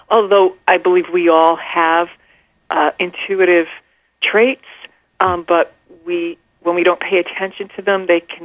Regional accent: Queens, New York, United States; I grew up in Queens, New York.

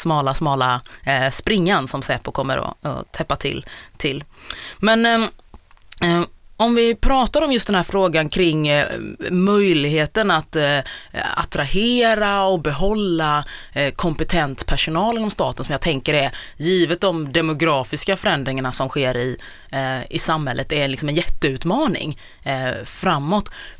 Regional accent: Sweden; born there; jag är ju född i Sverige men mina föräldrar är födda i Uganda

